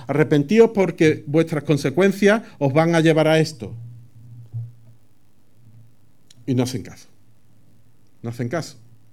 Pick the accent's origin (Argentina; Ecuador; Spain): Spain; Andalusia; Mi pueblo es pequeño y no es como esto, ¿no?, que aquí se edifica en todos sitios. Allí no se edifica tanto. está metido en el interior de Andalucía